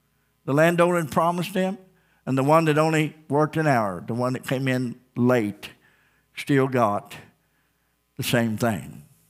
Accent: Ozark, United States; I remember a time growing up in Ozark where people would go down to the town square

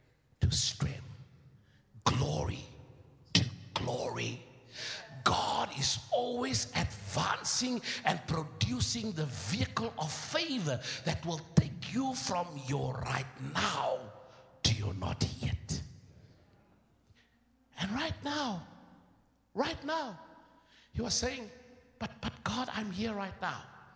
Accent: South Africa; I come from South Africa.

